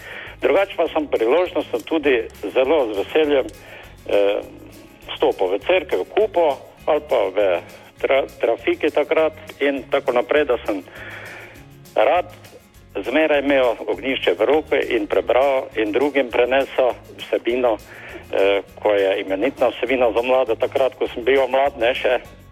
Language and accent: Slovenian; Kosovo; prihajam z Kosovega